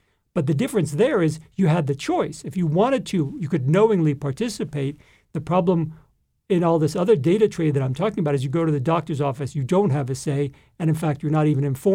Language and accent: English; New York City, New York, United States; So I grew up in New York City, and I was just interested in what was going on in the wider world.